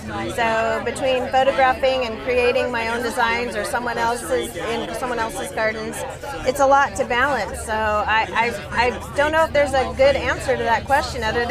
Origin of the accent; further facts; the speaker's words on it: Seattle, Washington, United States; I'm from Seattle, plant mecca.